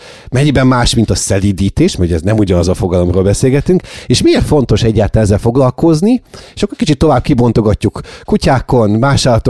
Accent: Hungary; azon kívül, hogy magyarok vagyunk mind a ketten

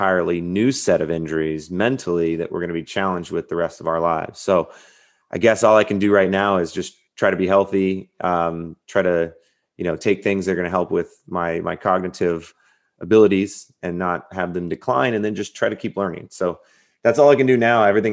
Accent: California, United States; I grew up in Southern California, obviously playing football, and San Diego Chargers.

